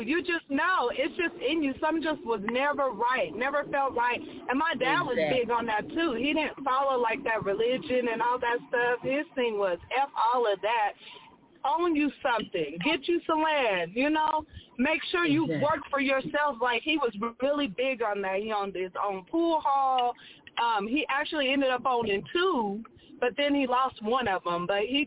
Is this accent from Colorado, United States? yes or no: yes; Denver, Colorado, United States; So as far as my childhood, I grew up in Denver. I grew up in what used to be a black community, and that kind of shaped me a lot.